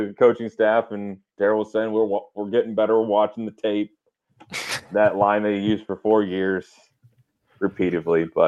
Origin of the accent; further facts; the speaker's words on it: Canada; He was, because we're Canadian.